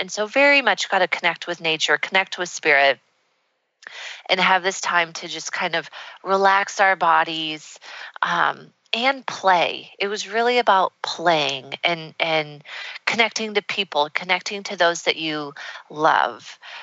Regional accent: Nebraska, United States; And so here we are in Nebraska. I'm showing my friend my hometown and all of this fun stuff.

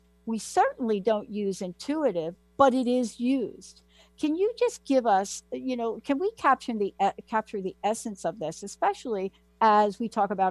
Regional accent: East Coast, United States; I grew up on the East Coast as well.

